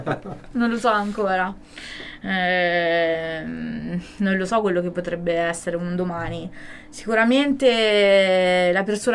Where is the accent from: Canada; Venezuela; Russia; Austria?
Canada; also born or lived in Costa Rica; now in Italy; Beh sì, perché quando sono venuta in Italia provenivo dal Canada.